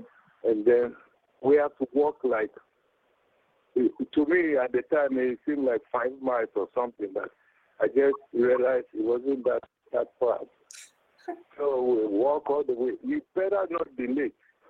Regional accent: Ghana; Growing up in Ghana, first of all, most of our homes are compound.

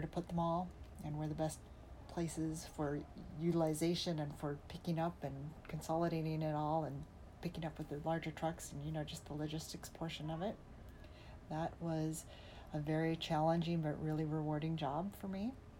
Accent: Minnesota, United States; now in Salt Lake City, United States; I moved to Salt Lake City from Minnesota, where I grew up and went to college.

